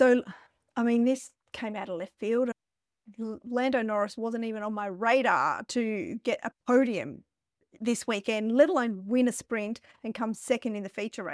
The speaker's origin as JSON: {"language": "English", "country": "Australia", "said": "Of course, bias again, being Australian."}